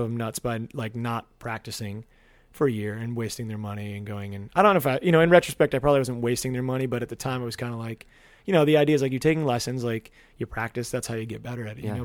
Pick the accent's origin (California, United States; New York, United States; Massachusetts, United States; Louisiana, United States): Massachusetts, United States; Andover; I grew up outside of Boston. Oh, yeah? In a town called Andover